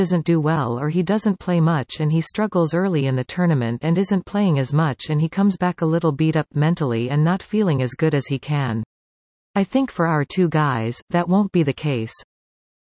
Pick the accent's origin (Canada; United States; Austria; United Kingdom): Canada; I'm Canadian obviously, but I'd really like to see Tomas do well